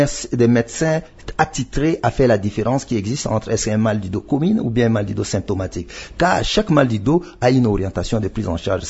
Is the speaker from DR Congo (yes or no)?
yes; DR Congo